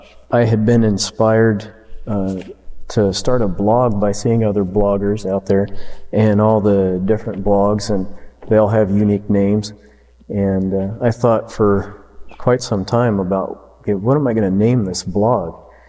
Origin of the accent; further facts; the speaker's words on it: Iowa, United States; And I said, well, we're from Iowa. We called last week.